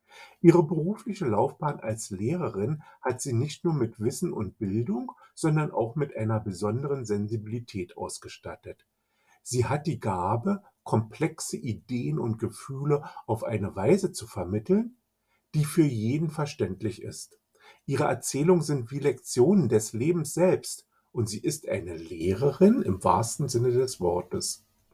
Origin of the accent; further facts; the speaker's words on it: Berlin, Germany; Denn wir Berliner sind ja nicht so die Karnevalisten.